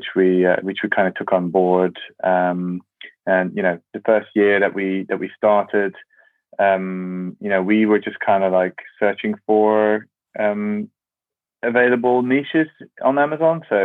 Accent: Netherlands; moved away as an adult; now in United Kingdom; So I grew up in the Netherlands. I was born and raised there. And I moved to the UK about 13 years ago now. I started working in London after my university.

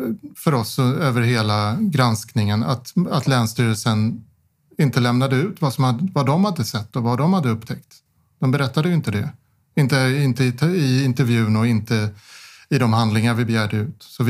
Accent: Stockholm, Stockholm County, Sweden; Alltså jag är ju uppväxt i Stockholm så att det är ju begränsat.

